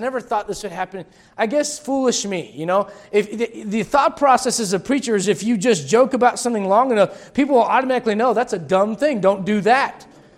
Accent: United States; As an American, I don't like what's going on.

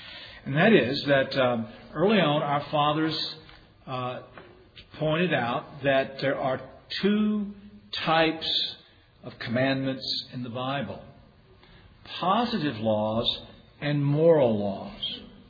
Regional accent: the South, United States; Now, I'm a Southerner, and we love our pork.

